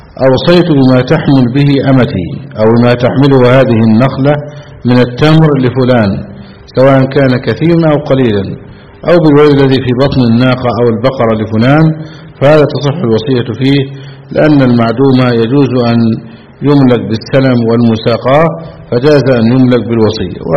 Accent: Egypt; عندنا في مصر

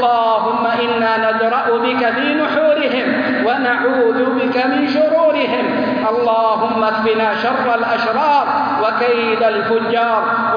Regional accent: Saudi Arabia; بلادنا المملكة العربية السعودية، بلاد التوحيد

